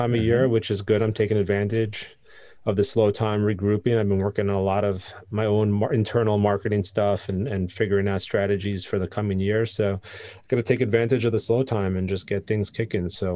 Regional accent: East Coast, United States; I'm from the East Coast, and yes, freezing.

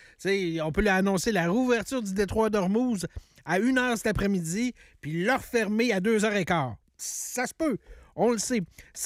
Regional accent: Quebec, Canada; en tant que Canadien et Québécois

